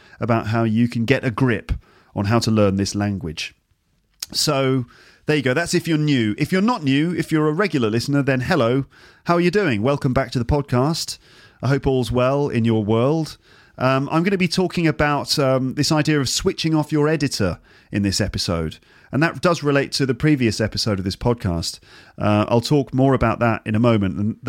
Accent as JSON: {"language": "English", "region": "England", "country": "United Kingdom", "tie": "born or raised there", "also_born_or_lived": "London / Warwickshire", "said": "British English because I'm British. I grew up in England, in London and in the Midlands, in Warwickshire, not far from Stratford-upon-Avon, where Shakespeare was born. So I grew up in London and in the Midlands, and I speak a standard form of British English."}